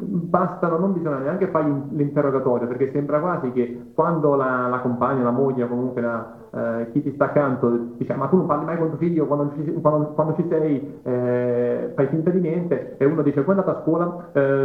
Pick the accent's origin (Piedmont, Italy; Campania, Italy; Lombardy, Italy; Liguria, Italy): Campania, Italy; Naples; Io sono napoletano, estremamente convinto